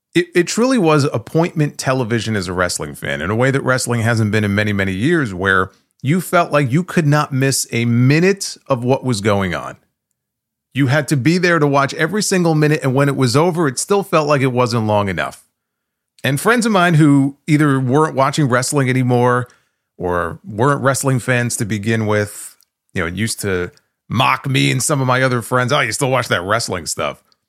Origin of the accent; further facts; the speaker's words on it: Northeast, United States; growing up in the Northeast, for me, it was more WWF than WCW or anything else.